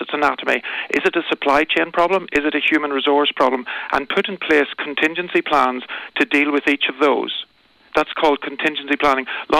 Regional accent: Clones, County Monaghan, Ireland; Once you stop people traveling, I'm from Clonus, and trying to quarantine Clonus with a military card would be really, really difficult.

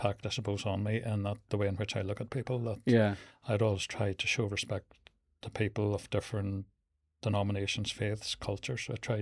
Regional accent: Northern Ireland, United Kingdom; I grew up in County Fermanagh, went to the local primary school in Derrygalney, then to secondary school in Enniskillen

